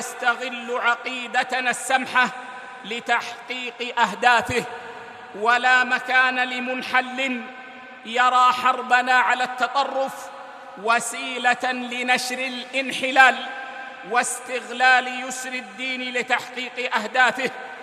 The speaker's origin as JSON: {"language": "Arabic", "country": "Saudi Arabia", "said": "فقامت بلادنا السعودية في أطوارها الثلاثة على"}